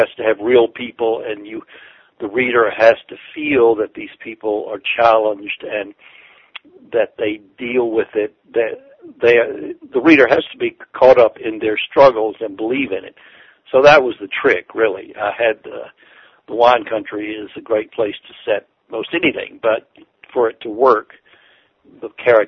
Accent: the South, United States; accent: Southern; I am a Southerner. Some of the listeners can tell, I guess, my voice.

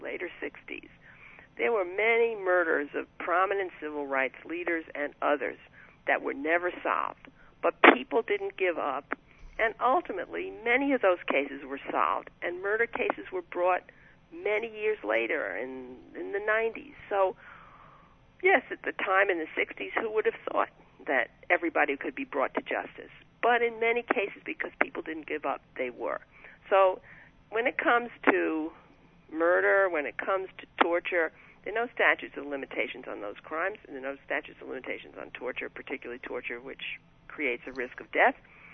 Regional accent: United States; I'm an American, and I'm very proud of our Constitution. I'm proud of this country

